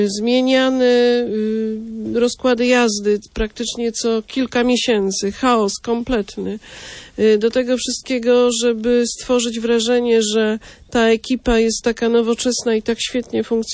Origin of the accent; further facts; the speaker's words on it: southern Poland, Poland; Ja też jestem z południa Polski.